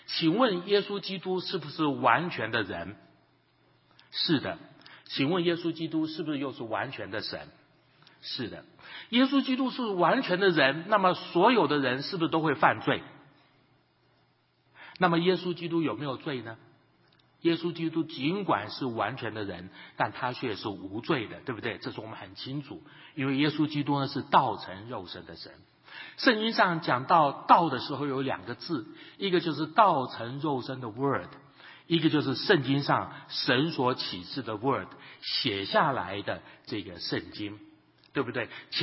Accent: Chiayi, Chiayi City, Taiwan; 我想我在嘉义长大，台湾的嘉义长大

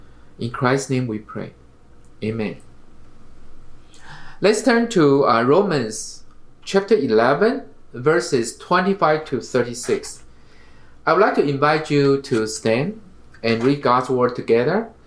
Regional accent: Taiwan; now in United States; Now, it's funny because I came from Taiwan. And you can call me a Chinese American or Taiwanese American. I can accept both.

